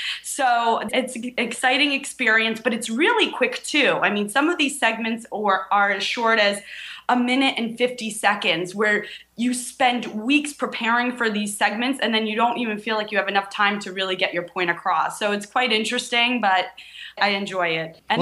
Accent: New York, United States; now in California, United States; because in California, we don't have basements and I'm from New York. So I have to say, I kind of miss them.

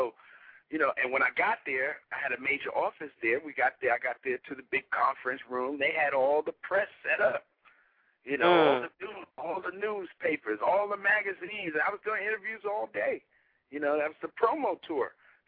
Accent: New York City, New York, United States; being born and raised in Harlem, New York, and, you know, having a tough childhood coming up in Harlem in the ghetto and just, you know, trying to survive.

